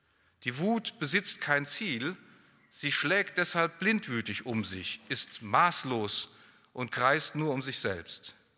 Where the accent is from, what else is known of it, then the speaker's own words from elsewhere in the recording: Mainz, Rhineland-Palatinate, Germany; Ich komme aus Mainz, da sind wir wie Hunderttausend in der Rhein-Main-Region